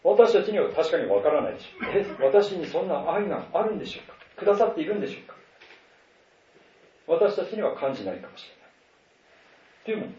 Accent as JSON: {"language": "Japanese", "region": "Iwate", "country": "Japan", "said": "私岩手出身でありますけれども、"}